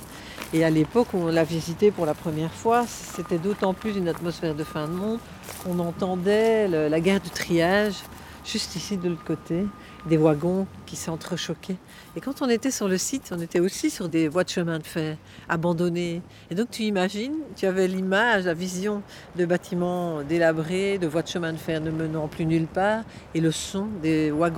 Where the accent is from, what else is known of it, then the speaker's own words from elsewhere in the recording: Charleroi, Wallonia, Belgium; Nous, en tant que Carolo, on avait envie de voir notre vie d'autrement.